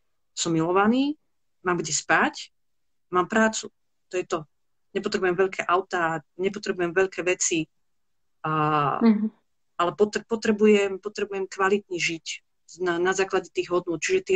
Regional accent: Vidina, Banská Bystrica Region, Slovakia; now in Banská Bystrica, Slovakia; ja síce žijem v Banskej Bystrici, ale pochádzam z Lučenca, konkrétne z malej dedinky Vidina, ktorá je už takým ako predmestím Lučenca.

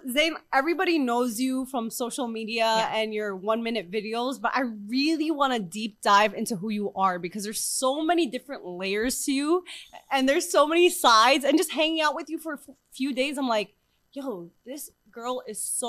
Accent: New York, United States; And I'm like, I'm from New York, I love that, keep going.

